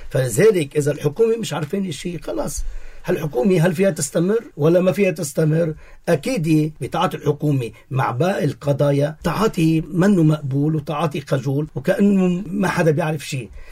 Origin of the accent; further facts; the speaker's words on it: Lebanon; قدرتنا في الوقت الحاضر كلبنانيين